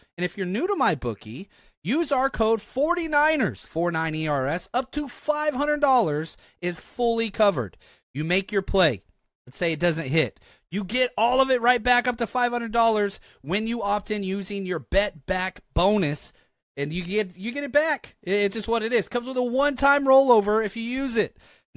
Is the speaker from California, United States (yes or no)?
no; Dallas, Texas, United States; I became a fan of the Niners at 9 years old, growing up in Dallas, Texas.